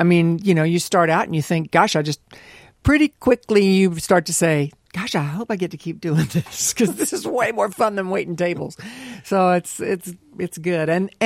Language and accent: English; West Virginia, United States; And I also at the time knew that I was from West Virginia. So I thought Nashville was a place I could be comfortable, but not New York or LA.